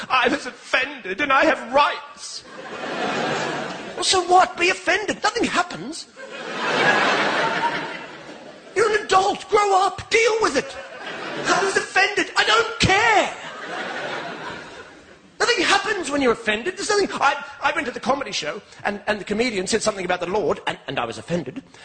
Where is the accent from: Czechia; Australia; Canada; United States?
Australia; now in England, United Kingdom; I'm from Australia, actually, although I have an English father, Australian mother.